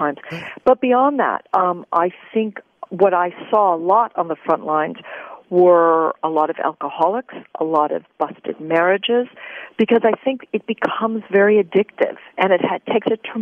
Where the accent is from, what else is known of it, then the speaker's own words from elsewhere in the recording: Detroit, Michigan, United States; I grew up in Detroit